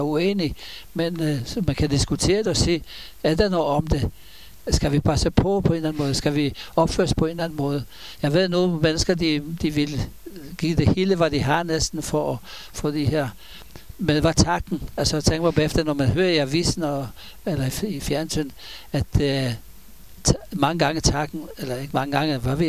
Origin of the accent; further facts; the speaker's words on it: Israel; Danish is a second language; og jeg var frem fra Israel